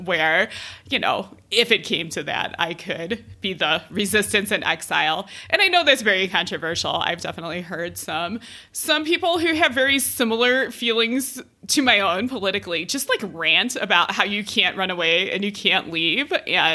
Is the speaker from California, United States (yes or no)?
no; Cleveland, Ohio, United States; now in Denver, United States; I'm from Cleveland, so I'm used to it being like really cold, really windy, really snowy in the winter.